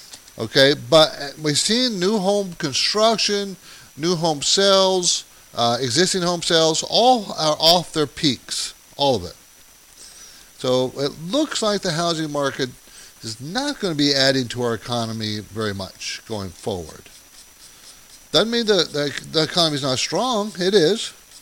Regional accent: San Diego, California, United States; I grew up in San Diego. I went to college here on the West Coast.

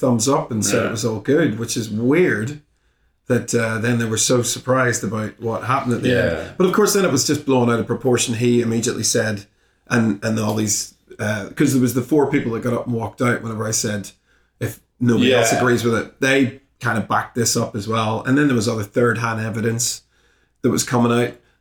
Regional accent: Belfast, Northern Ireland, United Kingdom; just going back to Belfast as well, you know? I mean, my accent, whenever I was growing up, anybody's accent from the north, if you came over here, you're immediately a terrorist.

